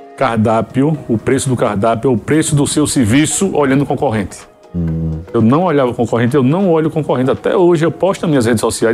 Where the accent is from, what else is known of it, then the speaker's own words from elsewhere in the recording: Maceió, Alagoas, Brazil; sou lá de Maceió, Alagoas.